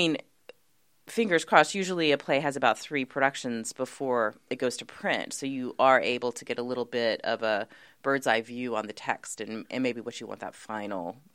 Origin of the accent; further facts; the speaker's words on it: Athens, Georgia, United States; moved away as an adult; So I lived in Athens, Georgia until I was 18, which is a very groovy college town